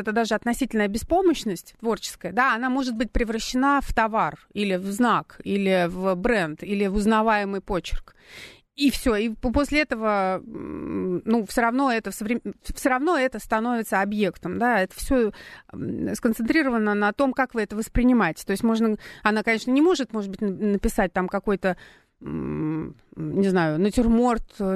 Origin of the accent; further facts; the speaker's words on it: Saint Petersburg, Russia; мы, петербуржцы, всегда говорили